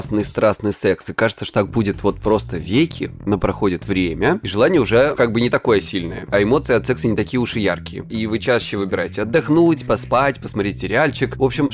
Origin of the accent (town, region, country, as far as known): Krasnodar Krai, Russia